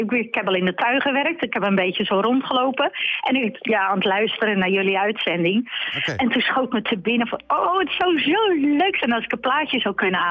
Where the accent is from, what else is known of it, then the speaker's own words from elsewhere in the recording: Groningen, Netherlands; Ik kwam uit Groningen.